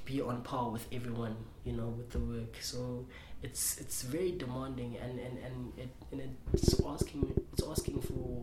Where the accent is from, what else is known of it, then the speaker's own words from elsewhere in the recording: Pietermaritzburg, KwaZulu-Natal, South Africa; I'm from a township called Imbali.